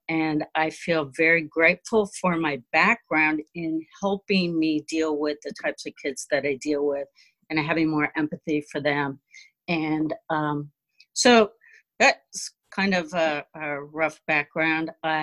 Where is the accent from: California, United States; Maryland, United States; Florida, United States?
California, United States; moved away as an adult; So I grew up in California, and the cult was in Santa Monica, California.